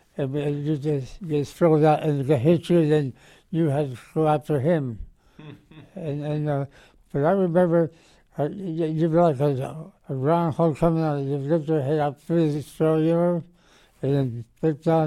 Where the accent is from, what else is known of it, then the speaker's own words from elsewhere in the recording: Lebanon, Pennsylvania, United States; also born or lived in Annville; Well, I was born in Annville, Pennsylvania, and from there we had moved down to Lebanon